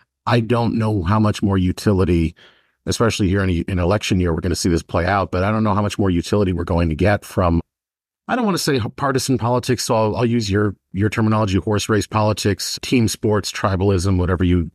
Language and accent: English; Los Angeles, California, United States; especially here in my hometown of Los Angeles